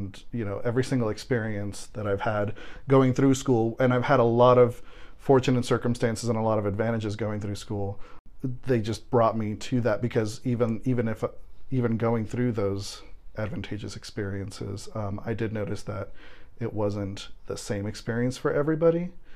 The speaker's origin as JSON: {"language": "English", "town": "Miami", "region": "Florida", "country": "United States", "tie": "born or raised there", "said": "growing up, I grew up in Miami, which is a pretty, Latino culture. Everywhere you go, signs are in Spanish"}